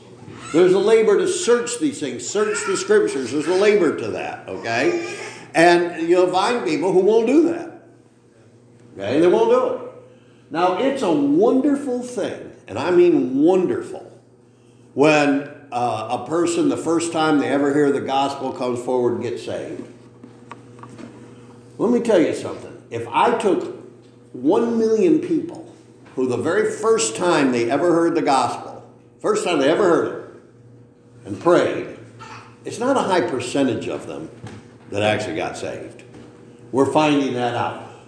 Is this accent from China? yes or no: no; Machias, Maine, United States; You know, we grew up in Machias, and, you know, Machias, the snow season starts somewhere around August and ends around the 1st of July or something. And we lived on Route 16